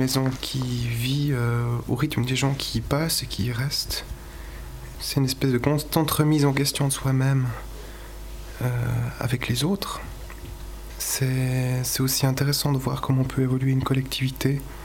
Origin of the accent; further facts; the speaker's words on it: Switzerland; j'ai 27 ans, je suis suisse, marié